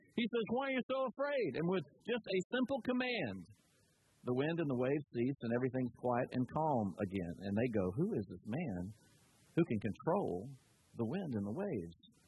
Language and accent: English; Florida, United States; In fact, I grew up in Florida on the Space Coast in a kind of wonder years kind of neighborhood.